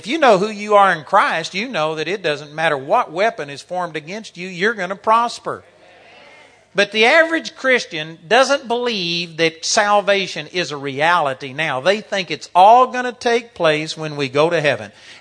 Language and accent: English; Texas, United States; accent: Texas; you may not like my Texas accent and you may have a prejudice against Americans.